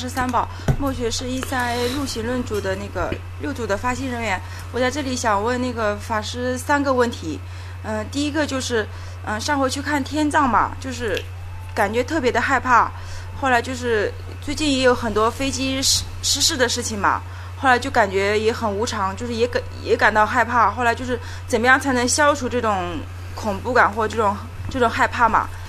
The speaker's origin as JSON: {"language": "Chinese", "town": "Suzhou", "region": "Jiangsu", "country": "China", "said": "我是苏州的嘛，我苏州菩提学会的"}